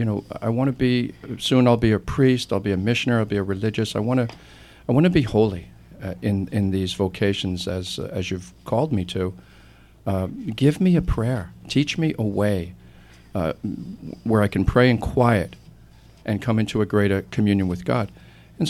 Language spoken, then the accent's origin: English; Levittown, New York, United States; I'm from Levittown, Long Island, but normally I would be working in Mexico.